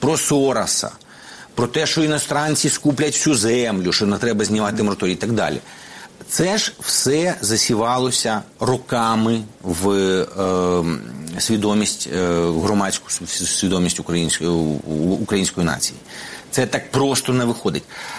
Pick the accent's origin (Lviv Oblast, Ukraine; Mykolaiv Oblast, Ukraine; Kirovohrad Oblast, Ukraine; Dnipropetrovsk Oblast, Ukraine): Dnipropetrovsk Oblast, Ukraine; Dnipro; Ну, ми ж обидва з Дніпропетровська.